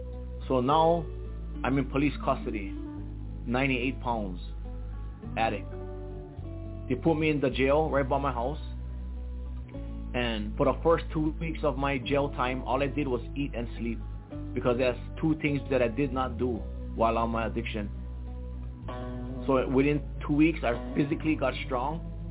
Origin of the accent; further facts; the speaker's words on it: Hawaii, United States; because I was a punk from Big Island, because I was Hawaii's most wanted, because I was an escaped fugitive.